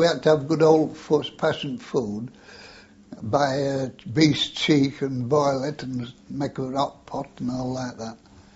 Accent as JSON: {"language": "English", "town": "Leeds", "region": "Yorkshire and the Humber", "country": "United Kingdom", "tie": "born there", "said": "I was born in Leeds, near St. James's Hospital, Leeds, in 27th of June, 1896."}